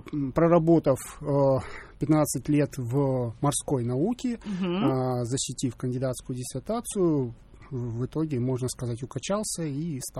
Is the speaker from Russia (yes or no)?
yes; Vladivostok, Primorsky Krai, Russia; Я коренной житель Владивостока, вырос в пригороде, родился, вырос, прожил всю жизнь.